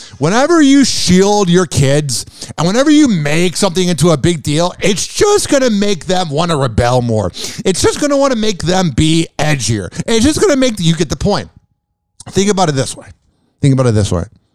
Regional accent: Midwest, United States; accent: Midwest; if this is the first time your ears are being graced by my awesome Midwest accent and slight speech impediment

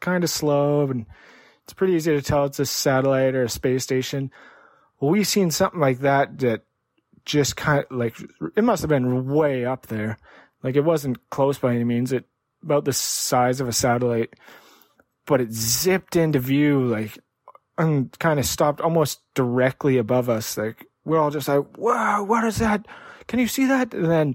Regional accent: Prince George, British Columbia, Canada; I grew up in Prince George, British Columbia, Canada. So that's a northern capital. And where we lived was on the northern edge of the city. It's a small city. At that time, it was maybe 70,000 people. And where we lived was on an acreage.

